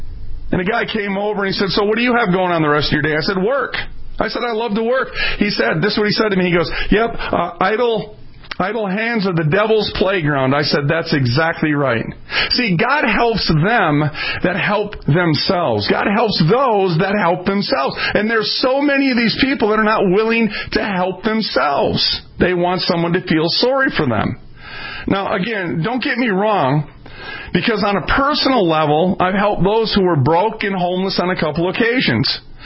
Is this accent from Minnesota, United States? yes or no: yes; Minneapolis, Minnesota, United States; I mean, I came from a welfare household. I came from North Minneapolis.